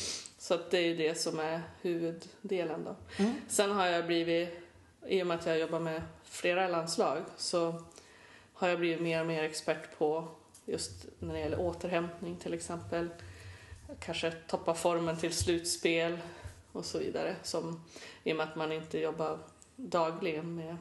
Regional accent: Skellefteå, Västerbotten County, Sweden; Jag är från Norrland, Skellefte.

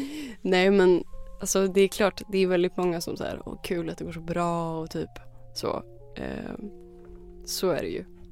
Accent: Örebro, Örebro County, Sweden; also born or lived in Greece; now in Stockholm, Sweden; ja, jag är född i Örebro. Och sen så bodde jag några år i Grekland med min familj, och sen flyttade vi tillbaka till Örebro när jag började ettan, alltså i grundskolan. Så när jag liksom bott på norr i Örebro vid typ Längbro torg

